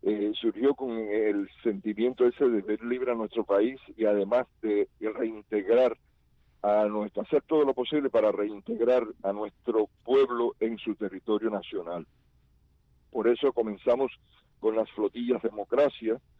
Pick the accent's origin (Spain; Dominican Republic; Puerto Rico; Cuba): Cuba; now in United States; El amor a Cuba, el amor a mi pueblo, el amor a mi terruño, eso fue.